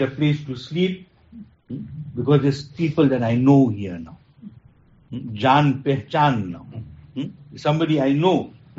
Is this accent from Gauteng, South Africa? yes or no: no; Durban, KwaZulu-Natal, South Africa; now in Cape Town, South Africa; Now imagine, I came from Durban, right? Landed in Cape Town.